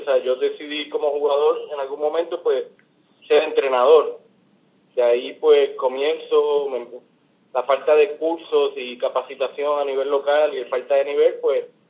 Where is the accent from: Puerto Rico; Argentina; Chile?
Puerto Rico; Bayamón; Porque mi abuela es de Bayamón. Me crié en Bayamón cuando mi madre no me podía cuidar. Pues iba a Bayamón